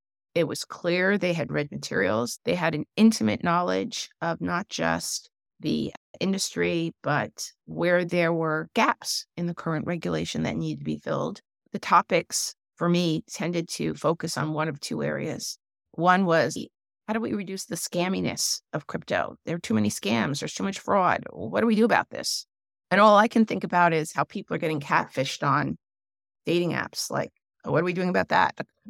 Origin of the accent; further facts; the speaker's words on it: Long Island, New York, United States; You know, it was very exciting to be there because I grew up in New York on Long Island.